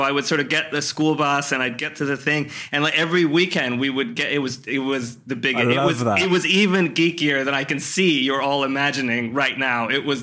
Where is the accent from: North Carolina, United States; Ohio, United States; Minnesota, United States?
Ohio, United States; which was the Miami Valley Atari Computer Enthusiasts. I grew up in Ohio.